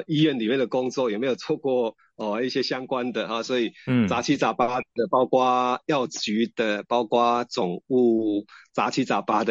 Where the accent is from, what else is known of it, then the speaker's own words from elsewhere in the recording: Gangshan, Kaohsiung, Taiwan; born there; 主持人好，我自我介绍，我是出生于冈山